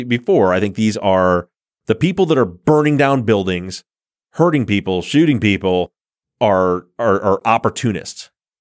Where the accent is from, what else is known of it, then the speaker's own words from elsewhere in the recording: Michigan, United States; but even though I'm from Michigan, when I drive through Chicago, I cannot do that.